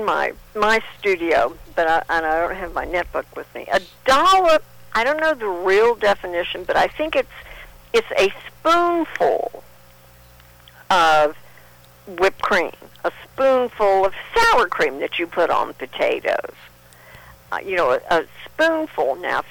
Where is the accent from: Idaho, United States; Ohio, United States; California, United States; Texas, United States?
Texas, United States; I will, as a Texan, I will say you're correct.